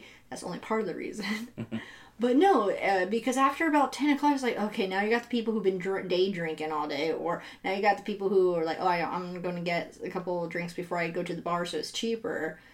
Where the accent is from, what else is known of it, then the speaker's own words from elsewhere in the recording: California, United States; You know what's funny is I grew up near Sacramento and they had Denio's Market and it was a huge swap meet.